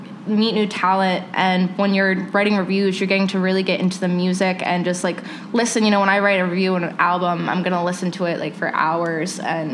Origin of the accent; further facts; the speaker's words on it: Maryland, United States; anytime I'd go home to visit my family in Maryland, I was trying to record.